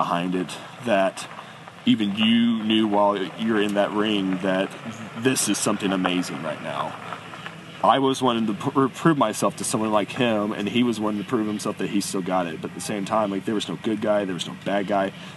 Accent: Evansville, Indiana, United States; it was my hometown. It was Chase Stevens' origin. You know, we were at the Evansville Coliseum

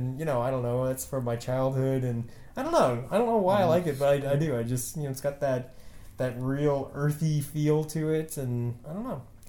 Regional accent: Indiana, United States; It's all over the place in Indiana, in southern Indiana where I grew up.

